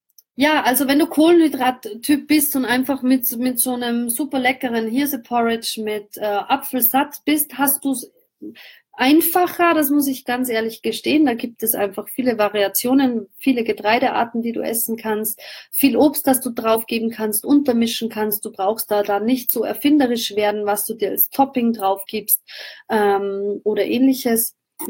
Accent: Austria; abends ist es bei uns in Österreich, sagt man, die Jause, die Brotzeit.

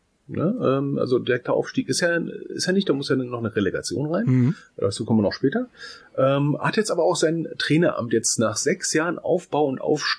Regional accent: Wittstock, Brandenburg, Germany; Nee, ich komme aus Berlin. Hm, von wo denn da? Naja, bei Berlin. Ich so, ja, wo denn bei Berlin? Wittstock.

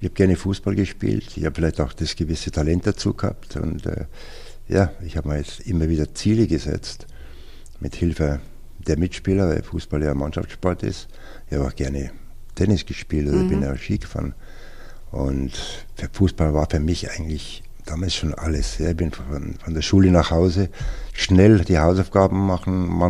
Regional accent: Bavaria, Germany; Ja, ich komme aus Niederbayern und das war schön damals, mit dem Verein dann nach München zu fahren

